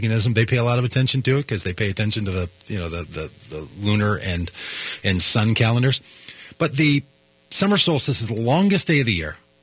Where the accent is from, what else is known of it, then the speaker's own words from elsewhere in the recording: Minnesota, United States; But I still end up finding myself saying, I'm from Minnesota.